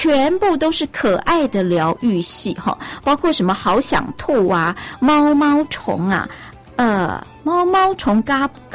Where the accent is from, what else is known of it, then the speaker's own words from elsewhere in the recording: Taiwan; 就是我们台湾人很习惯的